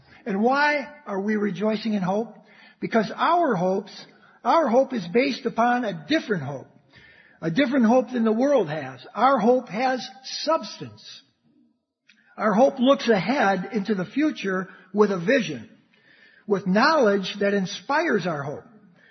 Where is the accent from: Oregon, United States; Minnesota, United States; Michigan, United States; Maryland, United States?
Michigan, United States; Detroit; This song comes from my hometown. It's a Motown hit from the 1967